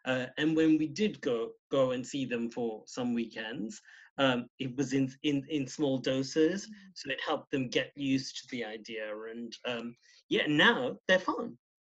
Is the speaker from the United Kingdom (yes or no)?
no; South Africa; born there; moved away as an adult; So I was born in South Africa, yeah. So my parents are third generation Indian, yeah. And Graham and I met in South Africa, but then we emigrated over here together